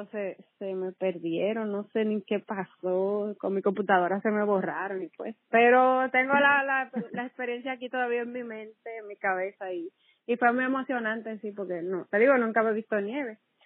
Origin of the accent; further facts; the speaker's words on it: Dominican Republic; now in United States; Pues soy dominicana, nací en República Dominicana.